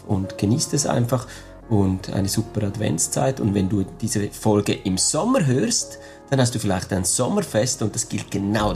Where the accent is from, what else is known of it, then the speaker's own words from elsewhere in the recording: Switzerland; first language Swiss German; German is a second language; es ist halt nicht unsere direkte Muttersprache. Oder unsere Muttersprache ist Schweizerdeutsch.